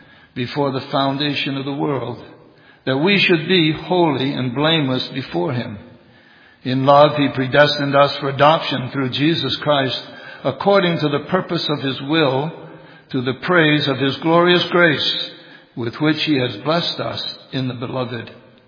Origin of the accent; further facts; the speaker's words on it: Maine, United States; It was a gospel song that was commonly sung in the church that I grew up in Maine.